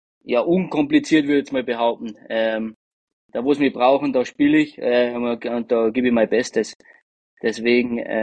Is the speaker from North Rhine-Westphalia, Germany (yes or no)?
no; Deggendorf, Bavaria, Germany; ich komme aus Deckendorf, aber eigentlich fahrt man nochmal 15 Minuten dann zu mir von Deckendorf. Deswegen, ja, ich wohne schon wirklich im Wald